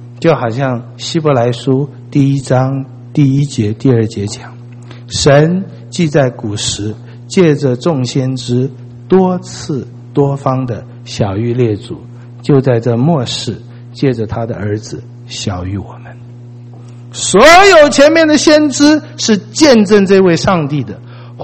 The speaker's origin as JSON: {"language": "Chinese", "country": "China", "said": "我们中国人说天何言哉"}